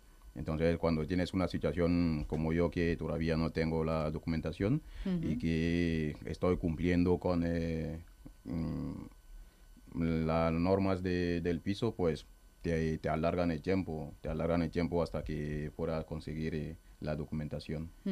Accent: Cameroon; Soy camerunés, el país más bonito del mundo.

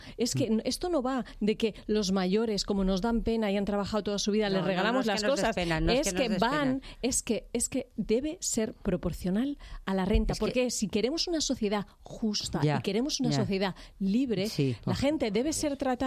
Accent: Barcelona, Catalonia, Spain; Yo te lo digo porque yo soy de Barcelona y viajo constantemente.

